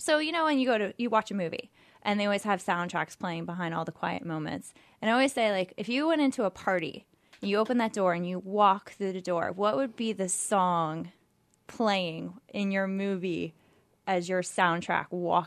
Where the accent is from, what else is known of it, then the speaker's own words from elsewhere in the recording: Clearwater, Florida, United States; That's my hometown, ladies and gentlemen.